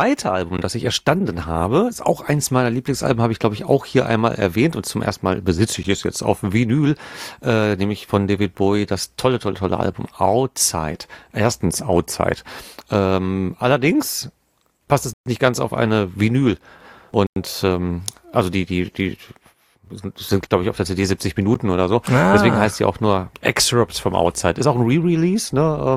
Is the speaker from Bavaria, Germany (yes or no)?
no; Hagen, North Rhine-Westphalia, Germany; born or raised there